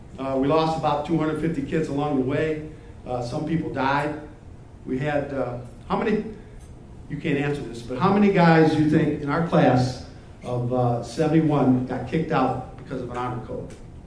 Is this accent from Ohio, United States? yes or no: yes; Mentor, Ohio, United States; As I mentioned, I'm from Mentor, Ohio